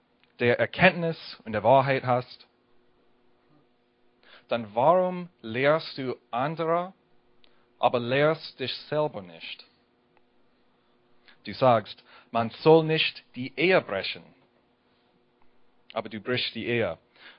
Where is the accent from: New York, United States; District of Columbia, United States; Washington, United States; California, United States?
Washington, United States; German is a second language; now in Gornau, Germany; Ich komme aus Gornau. Aber ursprünglich komme ich aus Amerika, aus dem Bundesstaat Washington.